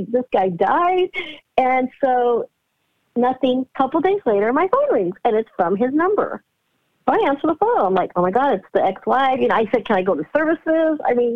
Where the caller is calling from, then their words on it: California, United States; I'm calling from California.